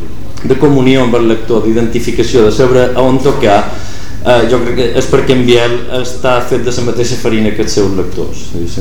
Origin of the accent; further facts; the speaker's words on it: Balearic Islands, Spain; aquell dia, com a bon mallorquins, vam fer una passejada